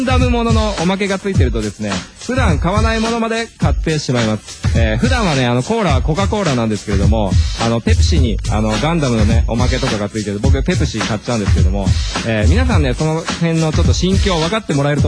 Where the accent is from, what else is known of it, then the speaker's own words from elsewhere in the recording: Saitama, Japan; 地元、僕のね地元が埼玉なんですけども